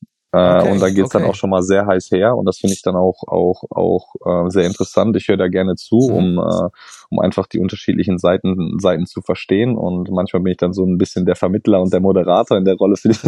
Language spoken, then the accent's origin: German; North Rhine-Westphalia, Germany; now in Berlin, Germany; von Berlin in meine Heimat, was da so in Nähe Düsseldorf ist